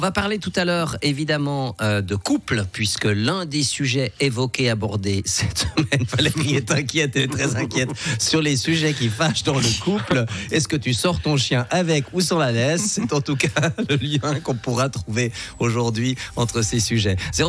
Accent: Vaud, Switzerland; Bien, je suis vaudois, mais j'ai de la peine quand même.

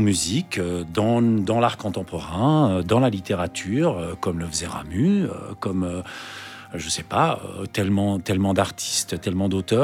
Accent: Switzerland; born there; je suis quand même un fils d'immigré. Je suis né en Suisse, mais j'ai gardé un passeport espagnol jusqu'à assez tard.

